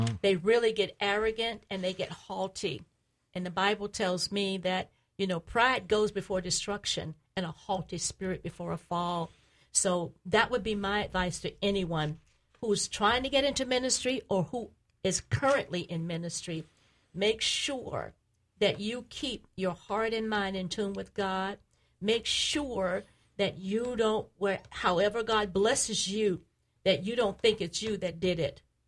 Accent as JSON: {"language": "English", "town": "Fort Pierce", "region": "Florida", "country": "United States", "tie": "born or raised there", "said": "growing up in Fort Pierce and my father being a farming contractor, taking us up to Maryland and Virginia to work in the fields."}